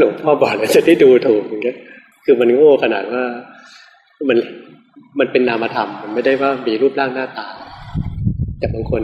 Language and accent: Thai; Bangkok, Thailand; แล้วยิ่งเราเป็นคนกรุงเทพกันส่วนใหญ่ความโกรธความโลภเนี่ยจะเยอะ